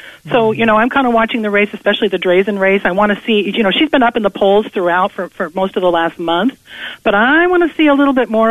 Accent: New Jersey, United States; now in Oregon, United States; my husband is from Waterloo, and I am from New Jersey, so this just feels really kind of perfect.

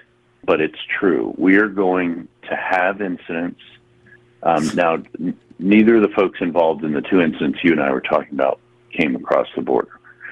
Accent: Virginia, United States; I'll use my home state, Virginia.

